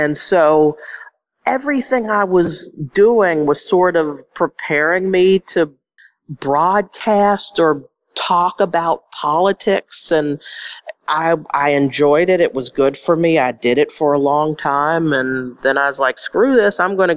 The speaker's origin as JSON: {"language": "English", "region": "Pennsylvania", "country": "United States", "said": "And I come from Pennsylvania, mm-hmm. and I grew up in the 80s"}